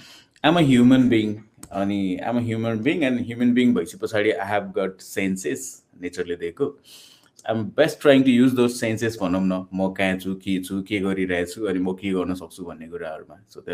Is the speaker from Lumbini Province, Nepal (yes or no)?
yes; Tansen, Lumbini Province, Nepal; also born or lived in Palpa / Nawalparasi / Butwal; त्यहाँ बस्न गाह्रो भनेर मलाई एड्याप्ट हुन गाह्रो भयो भएर, अनि they took me to Tansen. म क्लास फोरमा हुँदाखेरि